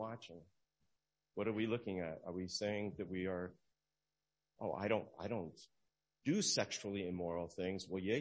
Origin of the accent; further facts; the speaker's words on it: New Jersey, United States; When I was growing up in New Jersey, I went to school with kids who attended church